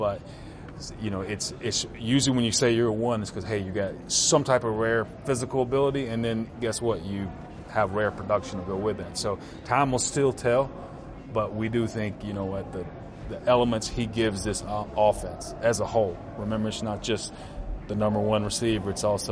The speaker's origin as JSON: {"language": "English", "region": "the South", "country": "United States", "said": "I'm from the South. My bad."}